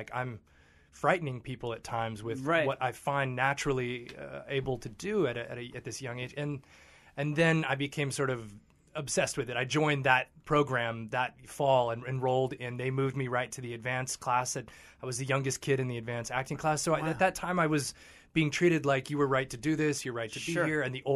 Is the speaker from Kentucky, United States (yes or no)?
yes; Louisville, Kentucky, United States; Yeah, and I remember as a kid growing up there feeling really lucky when I was